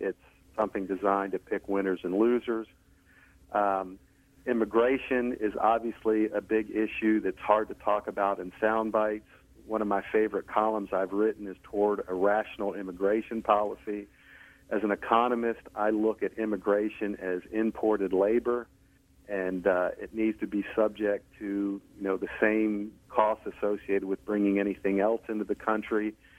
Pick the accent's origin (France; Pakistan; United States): United States; Baltimore, Maryland; I grew up in Baltimore, Maryland, and not from a very wealthy background.